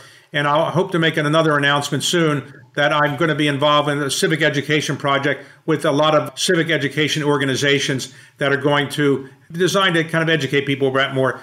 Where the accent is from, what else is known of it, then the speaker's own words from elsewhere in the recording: Baltimore, Maryland, United States; Even after Brown v. Board, there were schools that were in my hometown of Baltimore that are largely segregated.